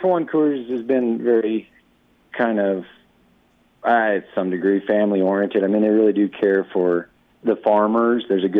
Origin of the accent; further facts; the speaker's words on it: Worland, Wyoming, United States; I grew up in Worland, Wyoming, just a little farming town, north-central part of the state of Wyoming. And yes, we grew up Catholic.